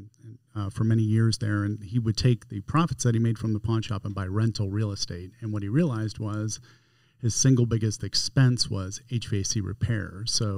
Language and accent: English; Las Vegas, Nevada, United States; So to back up, I grew up in Las Vegas from the age of 8.